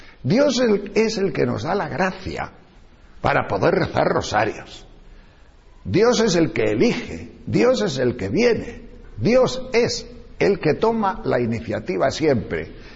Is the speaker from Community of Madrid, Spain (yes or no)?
yes; Móstoles, Community of Madrid, Spain; yo vengo de Móstoles